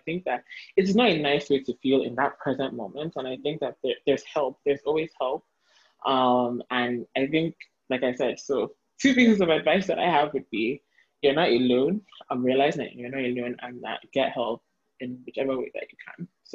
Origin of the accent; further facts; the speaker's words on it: Nigeria; Especially I feel like as a Nigerian woman, it's so easy to feel like you're alone in whatever you're going through